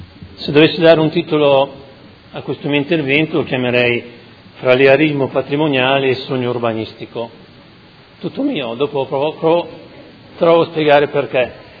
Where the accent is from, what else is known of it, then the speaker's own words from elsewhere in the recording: Modena, Emilia-Romagna, Italy; che io faccio anche fatica a dirlo da modenese perché siamo abituati a dire il contrario